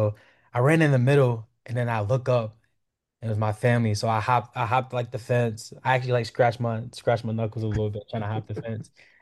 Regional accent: LaGrange, Illinois, United States; now in Chicago, United States; So, I mean, I saw like I grew up in LaGrange, but I did some time in Chicago. I live in Chicago too.

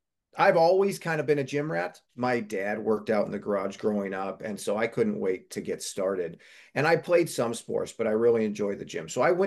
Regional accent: Texas, United States; also born or lived in Chicago; And so I was living in Chicago, but I'm from Texas. And I knew I wanted to open a CrossFit gym and was trying to get back to Texas, which took some doing.

